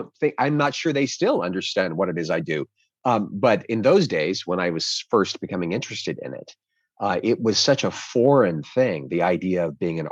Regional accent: Louisa, Kentucky, United States; now in Los Angeles, United States; I'm originally from Louisa, Kentucky. I currently live in Los Angeles and in New York.

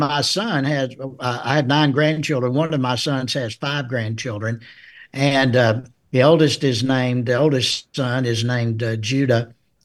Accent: Rome, Georgia, United States; I was born and raised in Rome, Georgia, which is about halfway between Atlanta and Chattanooga.

